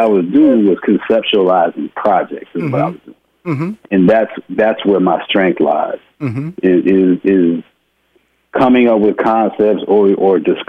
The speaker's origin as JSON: {"language": "English", "town": "Houston", "region": "Texas", "country": "United States", "tie": "born or raised there", "said": "I'm a boy from Houston, Texas."}